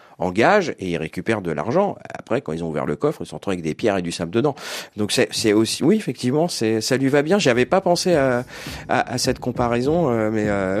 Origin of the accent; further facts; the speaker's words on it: Spain; French is a second language; Moi-même, je suis espagnol aussi